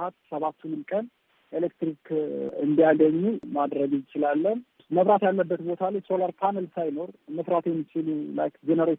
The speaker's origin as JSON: {"language": "Amharic", "town": "Kimir Dingay", "region": "Amhara", "country": "Ethiopia", "tie": "born or raised there", "said": "ሰው ልጅ ያደኩበት ሀገር ክምር ድንጋይ ይባላል። የመብራት አቅርቦት አልነበረንም እና በግል ጄኔሬተር እንጠቀም ነበረ።"}